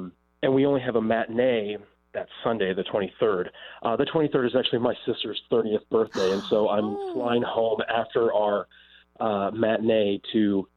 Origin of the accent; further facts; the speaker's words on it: Columbus, Ohio, United States; Columbus.